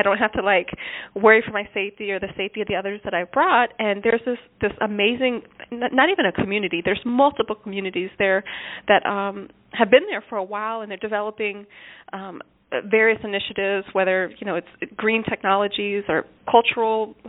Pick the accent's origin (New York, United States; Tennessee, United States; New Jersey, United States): Tennessee, United States; Identify as Lumbee American. I'm from Tennessee, but my people are from North Carolina.